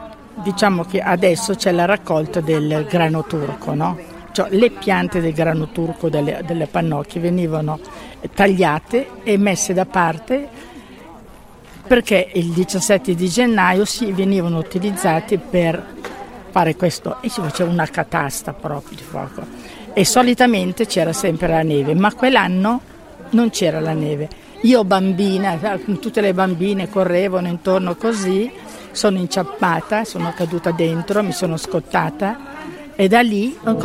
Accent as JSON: {"language": "Italian", "town": "Bollate", "region": "Lombardy", "country": "Italy", "tie": "born or raised there", "said": "io sono nata, cioè io sono milanese, sono nata a Bollate"}